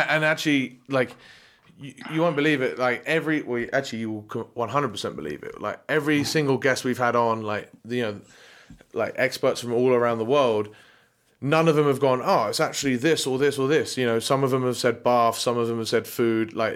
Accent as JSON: {"language": "English", "region": "England", "country": "United Kingdom", "said": "As an Englishman, I'll take that."}